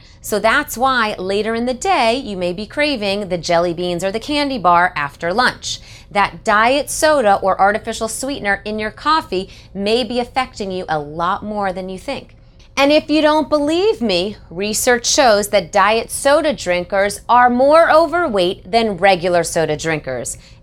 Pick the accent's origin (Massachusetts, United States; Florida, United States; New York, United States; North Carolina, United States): Massachusetts, United States; Boston; I remember being in Boston, my hometown